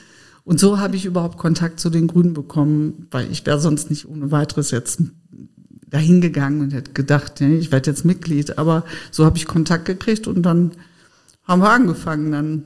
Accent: North Rhine-Westphalia, Germany; ich bin im Sauerland groß geworden, sehr ländlich

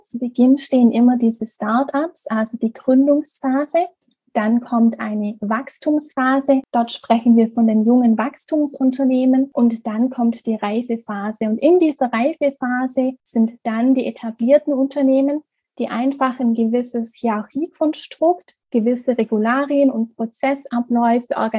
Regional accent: Baden-Württemberg, Germany; Ich komme aus Süddeutschland, aus der Region Oberschwaben und bin 25 Jahre alt

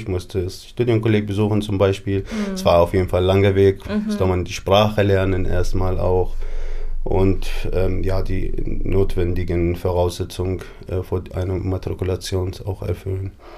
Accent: Iraq; now in Hannover, Germany; Ich komme ursprünglich aus dem Irak, lebe hier in Deutschland seit Ende 2015

